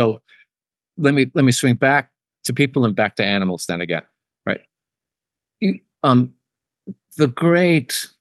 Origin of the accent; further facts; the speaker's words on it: New York City, New York, United States; I grew up without pets. I grew up in New York City. I grew up without pets.